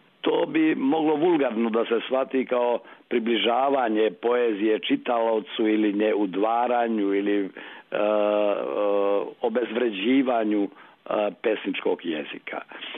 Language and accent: Serbian; Republika Srpska, Bosnia & Herzegovina; ANUS tamo kod nas u Republici Srpskoj